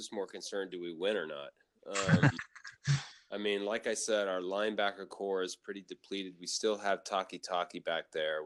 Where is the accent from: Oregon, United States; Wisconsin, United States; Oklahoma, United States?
Oklahoma, United States; Again, we're a little biased. We grew up in Oklahoma.